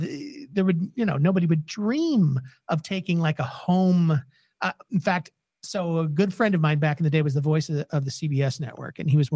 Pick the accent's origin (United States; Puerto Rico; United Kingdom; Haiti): United Kingdom; England; because I went in there and I'm like, yes, I'm from England, you know, and this is the way that I talk